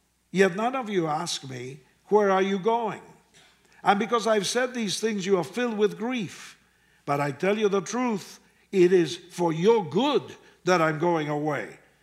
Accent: Argentina; English is a second language; moved away as an adult; now in United States; I came as an Argentinian, married an American woman, became an American citizen.

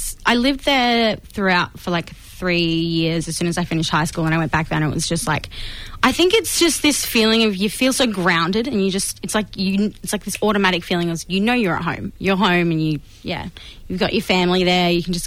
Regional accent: South Australia, Australia; born there; I was born in South Australia, but I'm Noongar, so I'm from Western Australia.

